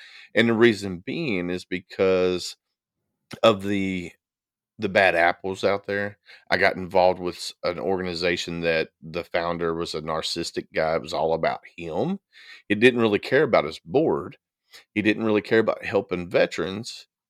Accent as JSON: {"language": "English", "region": "Kentucky", "country": "United States", "tie": "born or raised there", "said": "So born and raised in Kentucky, graduated high school in 1997."}